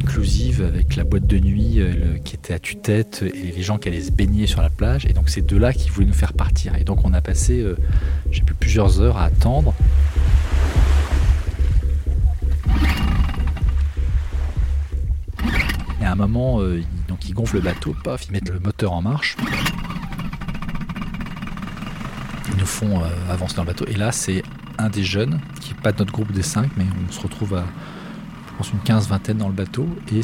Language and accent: French; France; il voit qu'on est français